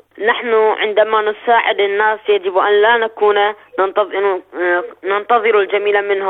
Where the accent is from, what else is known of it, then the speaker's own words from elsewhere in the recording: Bahrain; من البحرين.